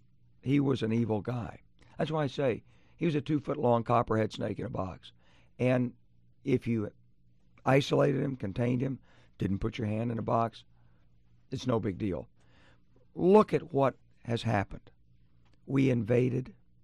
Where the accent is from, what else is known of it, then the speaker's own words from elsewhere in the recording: Arkansas, United States; now in Birmingham, United States; I'm in the South here in Birmingham, and I grew up in Arkansas.